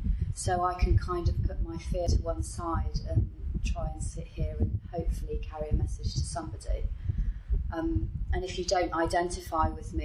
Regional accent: Bristol, South West England, United Kingdom; So 11 and 12, I was down in the blues clubs in St. Paul's. I'm from Bristol.

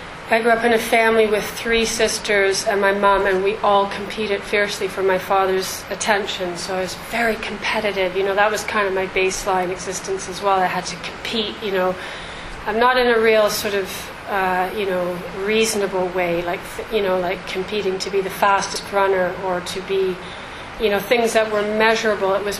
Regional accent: Canada; But this is the first, and I'm Canadian, and we've always taken a real interest in American politics

